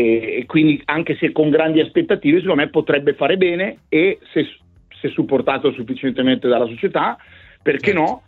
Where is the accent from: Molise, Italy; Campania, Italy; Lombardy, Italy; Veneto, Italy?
Lombardy, Italy; Bergamo; sono bergamasco e tifoso dell'Atalanta